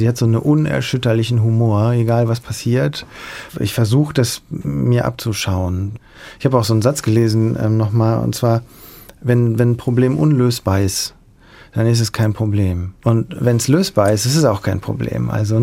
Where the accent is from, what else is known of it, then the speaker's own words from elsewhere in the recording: North Rhine-Westphalia, Germany; also wenn man aus dem Rheinland kommt, ich komme ja aus der Köln-Bonner Bucht, da haben wir lange gelebt, das ist eine sehr diesige Gegend.